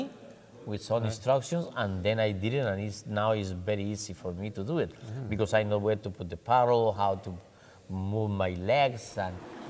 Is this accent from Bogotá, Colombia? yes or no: yes; Bogota, Bogotá, Colombia; English is a second language; I'm from Colombia. I'm from Bogota.